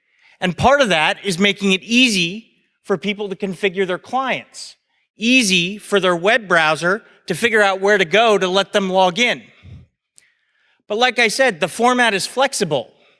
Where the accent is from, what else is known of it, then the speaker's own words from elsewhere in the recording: United States; Now, I'm an American. I tend to like the Second Amendment. I know it has a bad rap over here.